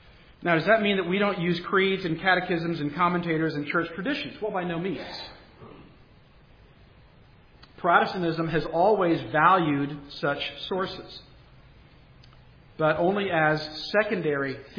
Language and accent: English; Charleston, South Carolina, United States; I grew up Catholic in Charleston, South Carolina. In fact, I was an altar boy.